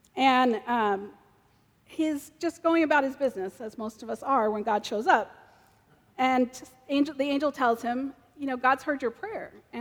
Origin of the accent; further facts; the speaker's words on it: Brooklyn, New York, United States; I grew up in Brooklyn, and all my friends were Jews or Catholics, and we had never actually met a Protestant